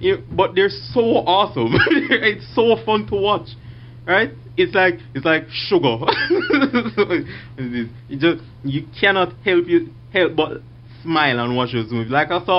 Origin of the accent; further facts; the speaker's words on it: United Kingdom; I'm British.